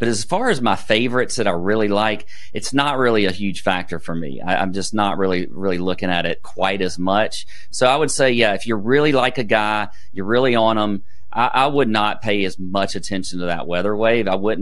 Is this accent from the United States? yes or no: yes; Augusta, Georgia, United States; I'm from Augusta, so I love the Masters